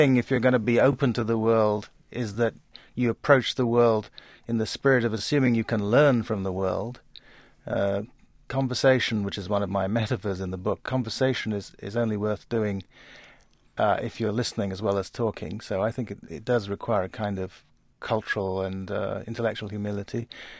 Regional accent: Kumasi, Ashanti, Ghana; just outside Kumasi, which is my hometown

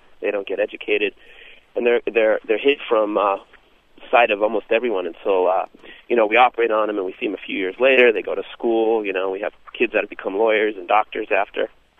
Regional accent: Palo Alto, California, United States; I'm a podiatrist from Palo Alto, California

